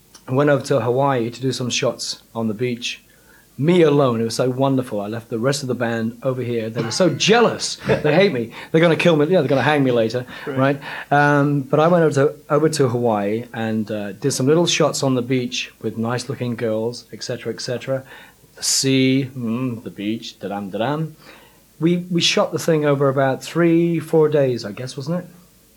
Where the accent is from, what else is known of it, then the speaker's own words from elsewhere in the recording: England, United Kingdom; You must remember I'm English